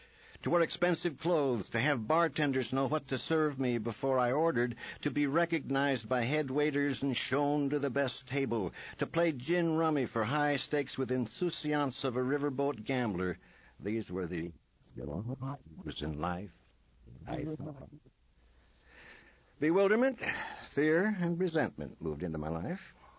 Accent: Kansas, United States; I was raised in Kansas, the only child of loving parents who just drank socially. We moved frequently.

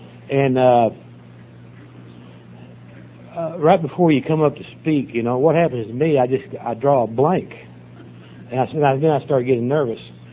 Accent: Knoxville, Tennessee, United States; Well, I grew up in Knoxville, Tennessee. I was the youngest of 14 kids, and I grew up in a four-room house.

